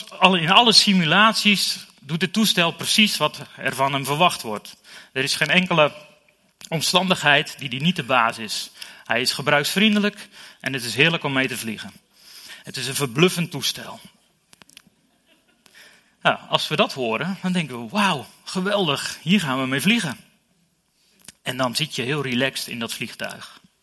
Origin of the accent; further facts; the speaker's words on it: Werkendam, North Brabant, Netherlands; ik ben opgegroeid in Werkendam, dat is een beetje de Bijbelbelt van het zuiden, zeg maar.